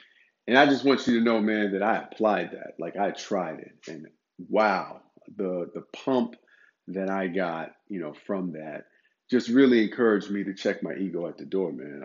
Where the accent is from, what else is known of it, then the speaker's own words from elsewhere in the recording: Montclair, New Jersey, United States; now in Atlanta, United States; I'm from Montclair, New Jersey, but I live in Atlanta now.